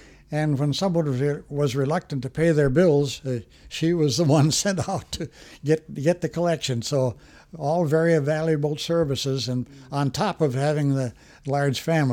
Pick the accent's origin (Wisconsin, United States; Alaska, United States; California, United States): Wisconsin, United States; Appleton; he assembled a group of people in Appleton, and I helped them build this station in my hometown.